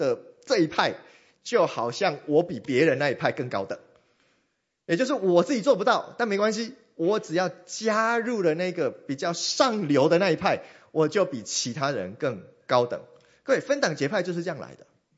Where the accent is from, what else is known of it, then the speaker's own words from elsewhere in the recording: Taiwan; accent: Taiwanese Mandarin; first language Taiwanese Hokkien; Chinese is a second language; 你听到我讲的就是台湾国语，就是因为我的母语其实是台湾话，是台语，是闽南话。OK， 我的母语其实是这一个。